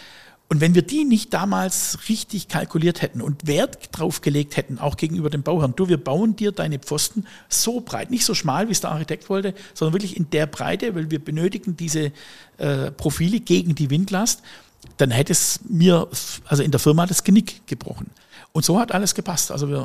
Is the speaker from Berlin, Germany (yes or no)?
no; Baden-Württemberg, Germany; Und als Schwabe, man braucht nicht viel Geld.